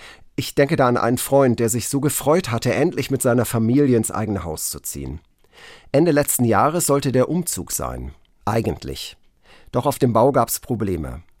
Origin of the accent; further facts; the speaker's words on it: Korbach, Hesse, Germany; In meiner Heimatstadt stehen viele Fachwerkhäuser. Aufgewachsen bin ich im nordhessischen Korbach.